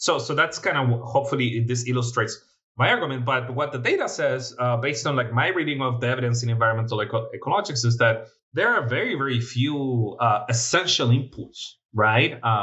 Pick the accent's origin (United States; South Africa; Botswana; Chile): Chile; English is a second language; So as I mentioned at the beginning of the podcast, I'm from Chile, right?